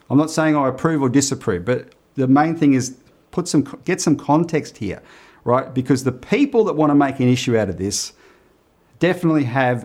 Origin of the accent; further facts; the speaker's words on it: Australia; I reckon as an Australian, I want Australia to have a peaceful role in the world